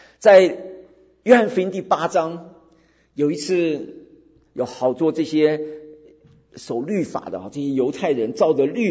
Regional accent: China; 为什么就是拣选了他没有拣选我们中国人？

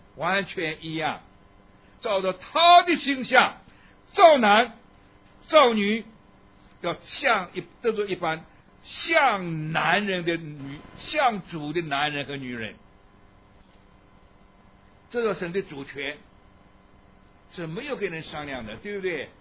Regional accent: Shanghai, China; 我都住在中国就一直到我长大，我离开中国没有去过，我一直在上海长大，上海生的，上海长大的。我是原籍浙江人

